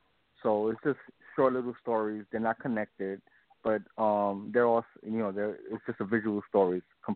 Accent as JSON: {"language": "English", "town": "Brooklyn", "region": "New York", "country": "United States", "said": "from Brooklyn."}